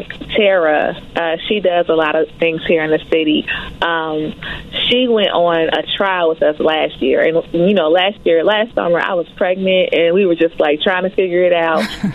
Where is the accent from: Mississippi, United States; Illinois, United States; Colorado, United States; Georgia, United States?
Illinois, United States; Chicago; I'm Black and I'm from the South Side